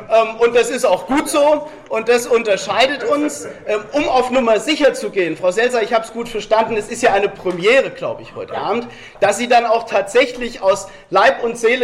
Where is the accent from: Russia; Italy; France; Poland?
France; Als Franzose, der ich bin, das kommt ja noch erschwerend hinzu, habe ich in Frankreich immer dann, wenn ich durfte